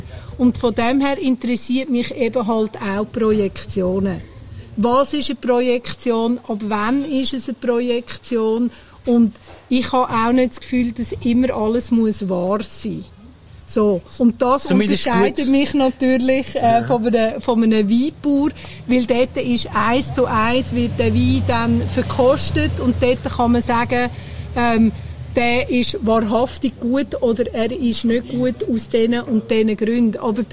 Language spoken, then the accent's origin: German; Zurich, Switzerland; also born or lived in Berner Oberland; ich bin im Zürich Oberland aufgewachsen und ich habe 19 Jahre im Berner Oberland in einem Bauernhof gelebt.